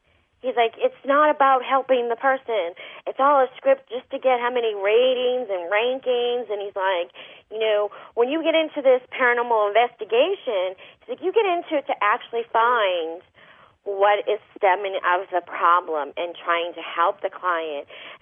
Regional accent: Massachusetts, United States; I was raised Catholic in Massachusetts because I was raised in an Italian family, American family

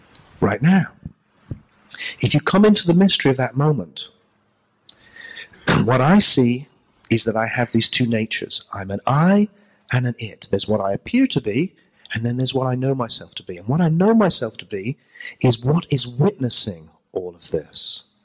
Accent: Glastonbury, South West England, United Kingdom; I come from Glastonbury in England, which is a center for the weird and the wonderful, you know, and it's kind of New Age stuff.

